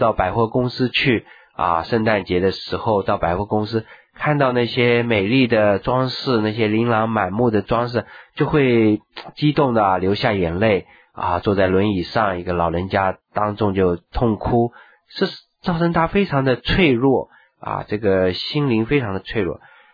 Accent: China; 其实是很多中国人共同的一个这个过程我们中国人总是先在儒家啦、道家啦、佛家啦这些里面去寻找人生命的答案

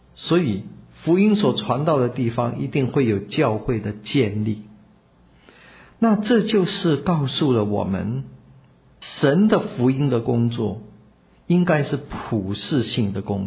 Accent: China

